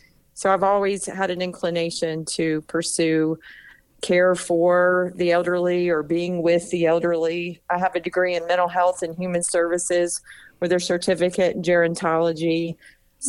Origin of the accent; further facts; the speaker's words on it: Florida, United States; I grew up in North Florida